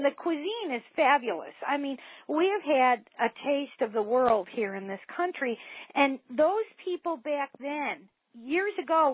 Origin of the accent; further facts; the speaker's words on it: United States; I'm black. I don't even want to go to Africa. I've never been to Africa. I'm an American. Just call me an American.